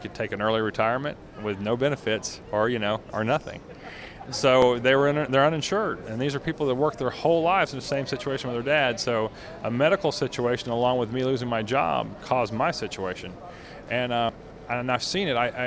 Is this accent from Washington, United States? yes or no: no; St. Petersburg, Florida, United States; I'm from St. Petersburg, Florida, and I'm with PPERC.